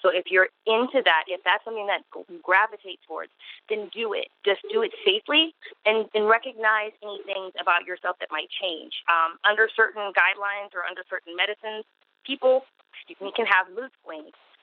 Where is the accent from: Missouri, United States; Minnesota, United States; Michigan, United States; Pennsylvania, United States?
Pennsylvania, United States; Pittsburgh; now in California, United States; I hail from Pittsburgh, Pennsylvania. I rep the Berg. I moved a couple of years to California